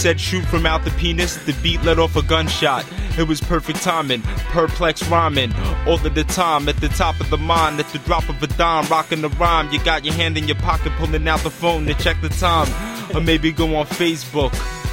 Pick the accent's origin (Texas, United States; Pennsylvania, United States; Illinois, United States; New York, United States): New York, United States; Brooklyn; I'm from Brooklyn. He's from Brooklyn. Queens.